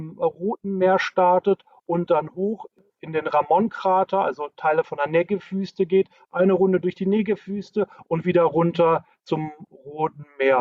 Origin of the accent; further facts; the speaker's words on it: North Rhine-Westphalia, Germany; accent: Münster; Die haben ja alle Münsteraner Akzent bei uns. Wir kommen ja alle so aus dem Grobraum, also Westfalen, Grobraum Münster.